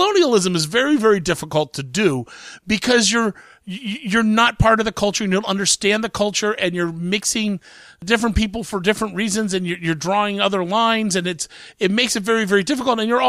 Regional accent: Columbus, Ohio, United States; I'm just some big fat guy from the Midwest, you know. I come from Columbus, Ohio, so I don't know the background here.

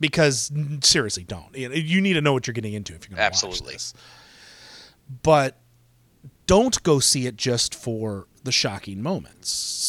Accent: United States; it's particularly American because I'm American

